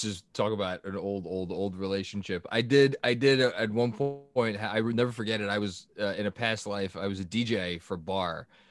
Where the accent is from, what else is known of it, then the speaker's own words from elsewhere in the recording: Staten Island, New York, United States; No, this was in the city. I grew up in Staten Island. Much better, obviously.